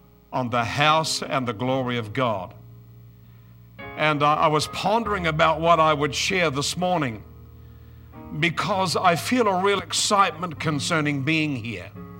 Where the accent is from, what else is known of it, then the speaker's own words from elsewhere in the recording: Queensland, Australia; And I come from Australia, from a place north of a main center called Brisbane. I live on the Sunshine Coast, about 5 minutes from my house, by car to the beach.